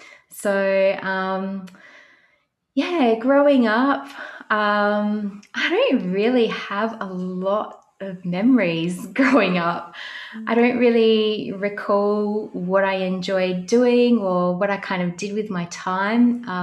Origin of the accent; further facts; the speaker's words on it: Adelaide, South Australia, Australia; So I've always lived in the northeastern suburbs of Adelaide. I haven't really ventured too far from this area at all. I quite enjoy being in this area. I've always been lucky enough to live quite close to Linear Park.